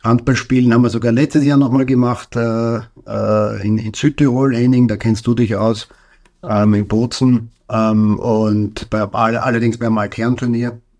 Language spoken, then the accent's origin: German; Krems, Lower Austria, Austria; Grundsätzlich schaut Krems, meine Heimatstadt, ist eben dem Wein verbunden und landschaftlich mit dem Donautal extrem schön.